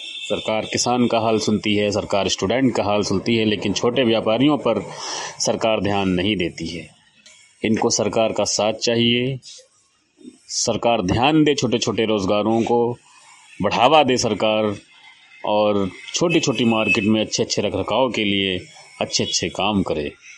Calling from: Lakhimpur Kheri, Uttar Pradesh, India; हमारे शहर लखीमपुर खीरी में भी बहुत से दुकानदार हैं

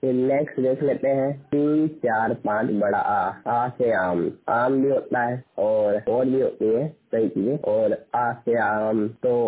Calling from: Jaipur, Rajasthan, India; मैं पूर्ण का दृष्टि बाधित हूँ। मेरा जिला है जयपुर, जयपुर राजस्थान से बोल रहा हूँ।

